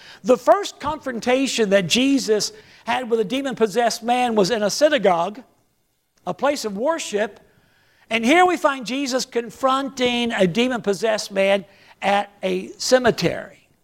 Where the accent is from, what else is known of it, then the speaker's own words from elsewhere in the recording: Oklahoma, United States; One Halloween night, when I was a kid growing up in Oklahoma, my little brother Johnny and I were riding with our older brother Alvin and a friend of his from church.